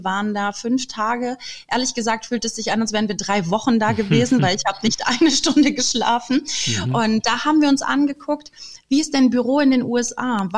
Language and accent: German; Düsseldorf, North Rhine-Westphalia, Germany; now in Stuttgart, Germany; Ich komme aus dem wunderschönen, also ich bin gebürtige Kölnerin und komme aus dem schönen Düsseldorf. Das darf man eigentlich nicht sagen, aber ja, ich habe einmal die Seiten gewechselt und kam dann hier an am Kopfbahnhof in Stuttgart